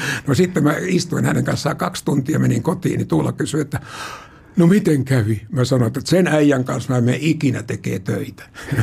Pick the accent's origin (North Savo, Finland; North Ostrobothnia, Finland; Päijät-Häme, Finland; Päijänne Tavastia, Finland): Päijät-Häme, Finland; Lahti; also born or lived in Kotka; isäni sitten kun me muutettiin Lahdesta